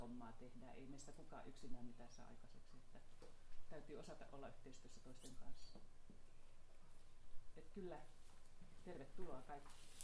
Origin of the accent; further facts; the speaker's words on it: Kajaani, Kainuu, Finland; born there; now in Helsinki, Finland; Mä oon tullut Kajaanista joskus aikoinaan tänne. Ei siellä ollut mun syntymäseudulla kirjastoja silloin, kun mä oon syntynyt